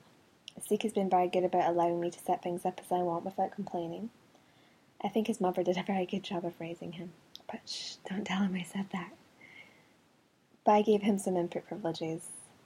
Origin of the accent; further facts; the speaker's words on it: Scotland, United Kingdom; accent: Scottish; And before you ask, yes, this really is my accent. It's actually a Scottish accent, and I'm rather proud of it.